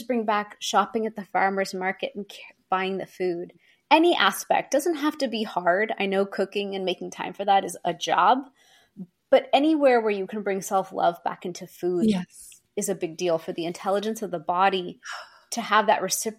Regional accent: India; I am Indian.

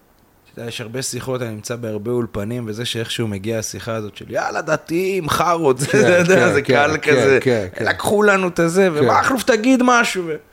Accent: Kiryat Gat, Southern District, Israel; now in Central District, Israel; אני בא במקור, מבית, אני אמנם חי פה 10-11 שנים במרכז, אבל אני בא מקריית גת ומבית של אמא שלי, אחי, אחותי, דתיים, כאילו, וגדלתי ככה

